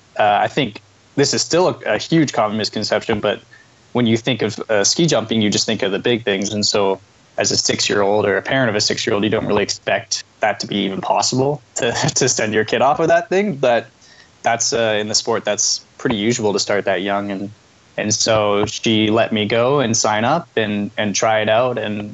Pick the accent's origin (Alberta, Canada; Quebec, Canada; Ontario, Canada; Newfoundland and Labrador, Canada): Alberta, Canada; Calgary; Born and raised in Calgary, Alberta.